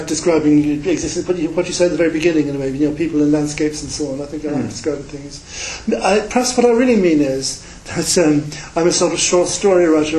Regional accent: Ireland; the factual explanations of that is growing up in the Irish countryside.

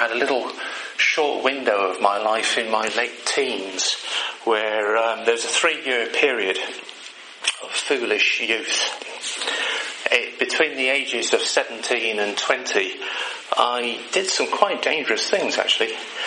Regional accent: Windermere, North West England, United Kingdom; I grew up in Windermere, this huge big lake in the middle of the Lake District. I was very lucky, really, because our house was quite close to the shores of Lake Windermere.

